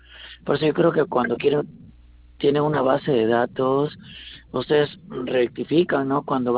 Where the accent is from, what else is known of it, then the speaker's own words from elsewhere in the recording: Trujillo, La Libertad, Peru; Yo soy de Trujillo. No sé de dónde será el señor que ha dado mi número.